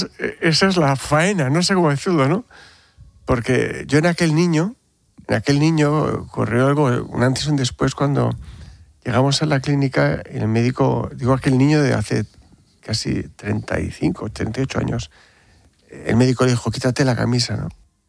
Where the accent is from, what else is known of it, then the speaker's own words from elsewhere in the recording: Bilbao, Basque Country, Spain; bueno, yo no quiero decir que soy de Bilbao por no impresionar